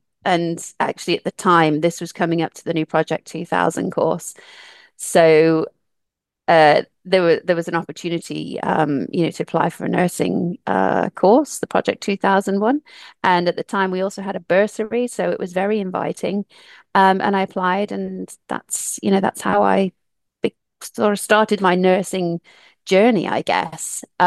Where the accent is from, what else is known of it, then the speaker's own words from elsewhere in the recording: United States; moved away as an adult; now in Coventry, United Kingdom; I grew up in the States, nursing was not a career that I had in mind until I moved back to Coventry in England when I was about 19.